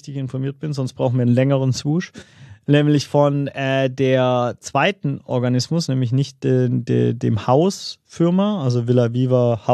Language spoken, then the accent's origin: German; Swabia, Germany; Ich habe so als Schwabe das Problem